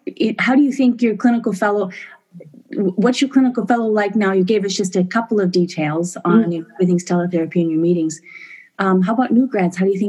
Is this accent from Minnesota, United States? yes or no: yes; Minnesota, United States; I'm from Minnesota. Yeah. Lakes and trees.